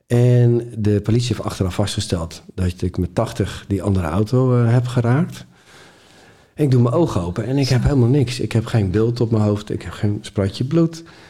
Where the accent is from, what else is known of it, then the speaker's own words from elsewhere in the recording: Boskoop, South Holland, Netherlands; hieraan vooraf ging dat ik ben opgegroeid, geboren in Boskoop.